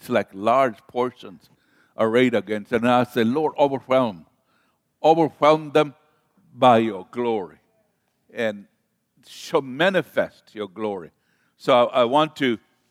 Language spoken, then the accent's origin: English; Kenya; I love to see. I was raised up in Kenya on the shoreline.